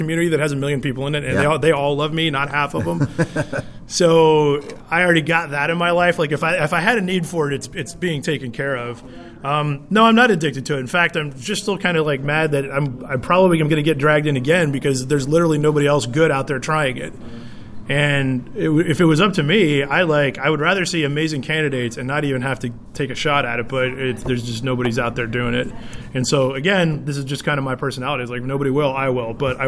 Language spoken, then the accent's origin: English; Lexington, Kentucky, United States; born there; And I was born in Lexington, so that's pretty close enough.